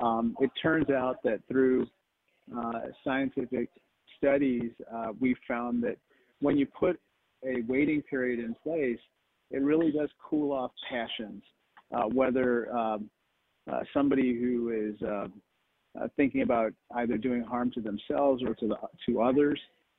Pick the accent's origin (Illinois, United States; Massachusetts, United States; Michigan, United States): Illinois, United States; Peoria; I'm from Peoria, Illinois, and there a lot of people do own firearms for the purpose of hunting.